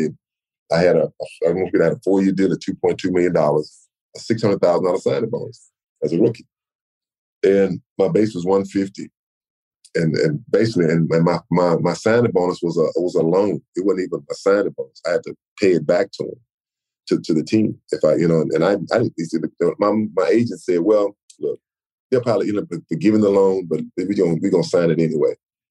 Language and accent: English; Flat, Texas, United States; I mean, I can remember waking up and because you know I think I'm from Flat, Texas. Waking up to seeing the mountains, you know, and sometimes you can see the snow on the mountains.